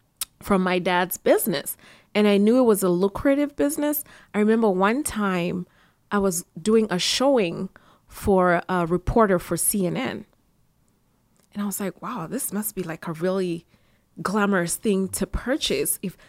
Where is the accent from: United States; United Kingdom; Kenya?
Kenya; Nairobi; Well, my dad is a realtor in Kenya. I'm from Kenya, Nairobi.